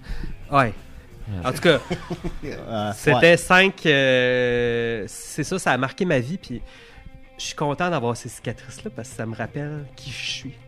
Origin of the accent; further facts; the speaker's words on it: Pointe-aux-Trembles, Quebec, Canada; Moi, je viens de Pointe-aux-Trembles.